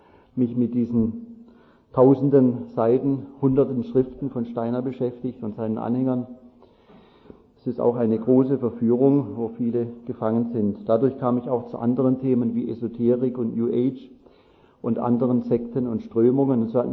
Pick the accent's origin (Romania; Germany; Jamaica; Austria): Germany; Pforzheim, Baden-Württemberg; wir kommen aus Pforzheim, meine Frau, unsere beiden Kinder.